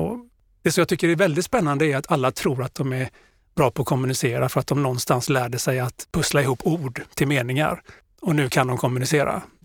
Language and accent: Swedish; Gothenburg, Västra Götaland County, Sweden; now in Blekinge, Sweden; Jag är 55 år när detta spelas in. Mm. Jag är från Göteborg från början, har inte bott där sedan 97. Jag bor numera i Blekinge.